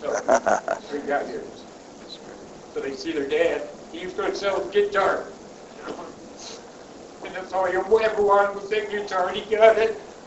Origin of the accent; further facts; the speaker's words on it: Statesville, North Carolina, United States; Statesville, North Carolina.